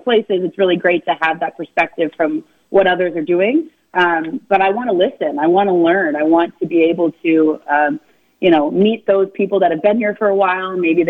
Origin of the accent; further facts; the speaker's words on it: Iowa, United States; But I was born and raised in Iowa, so not too far away from here.